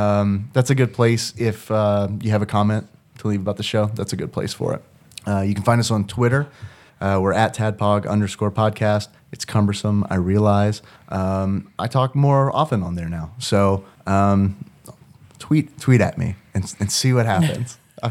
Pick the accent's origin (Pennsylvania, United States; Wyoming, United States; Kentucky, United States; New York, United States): Kentucky, United States; We're from Kentucky, by the way. In case you didn't pick up on that.